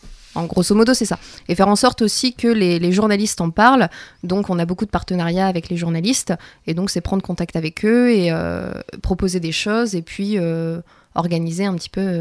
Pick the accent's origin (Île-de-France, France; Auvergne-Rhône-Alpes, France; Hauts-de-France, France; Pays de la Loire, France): Hauts-de-France, France; now in Tournai, Belgium; je viens de l'Avesnois, enfin je suis originaire de l'Avesnois, mais sinon je vis en Belgique à Tournai.